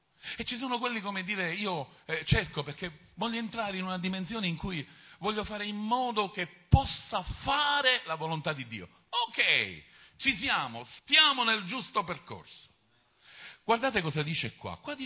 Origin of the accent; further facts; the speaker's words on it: Palermo, Sicily, Italy; no, da buon palermitano, come si dice?